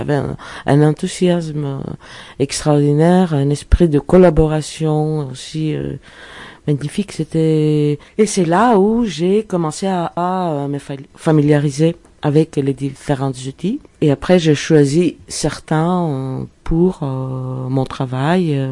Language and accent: French; Greece; j'ai grandi en Grèce